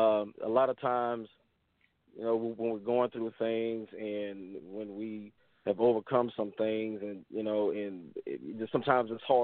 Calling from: Angleton, Texas, United States; I'm calling from Angleton, Texas. About an hour south of Houston, Texas.

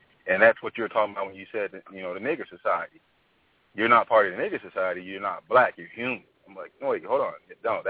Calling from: Las Vegas, Nevada, United States; calling from Las Vegas, Nevada.

